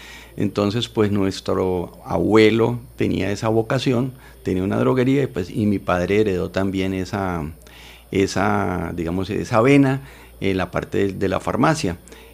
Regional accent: Ibagué, Tolima, Colombia; somos ibaguereños, tolimenses, y que desde Ibagué para todo Colombia está nuestro producto.

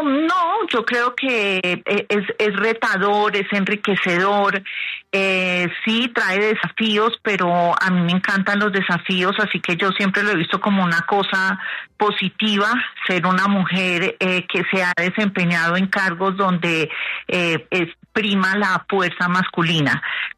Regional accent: Pereira, Risaralda, Colombia; also born or lived in Bogotá; pues es que yo soy pereirana y bogotana por adopción

